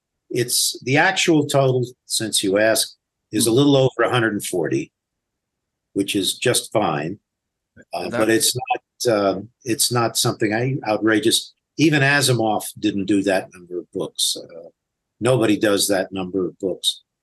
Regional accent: Los Angeles, California, United States; I was raised in Los Angeles. I knew people.

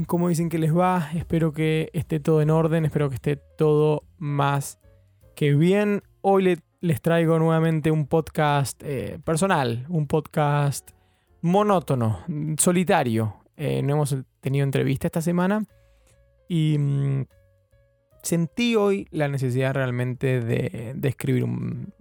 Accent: Argentina; moved away as an adult; now in London, United Kingdom; ¿Por qué me fui de Argentina? Para los que no me conocen, soy un chico argentino viviendo en Londres hace un poquito más de 2 años ya.

